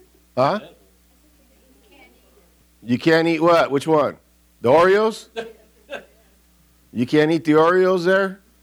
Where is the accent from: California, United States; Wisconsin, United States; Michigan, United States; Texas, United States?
Michigan, United States; Detroit; I grew up in Detroit, and there's black people all over the place